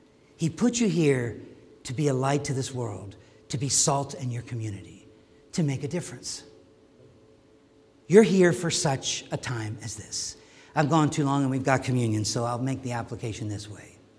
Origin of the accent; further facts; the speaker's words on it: Maryland, United States; I grew up in Maryland, and we had perpetual liberals.